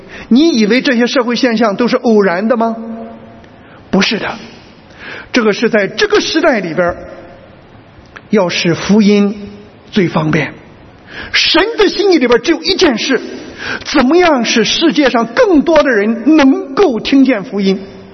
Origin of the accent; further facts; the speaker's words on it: China; 我是中国人，穿西装。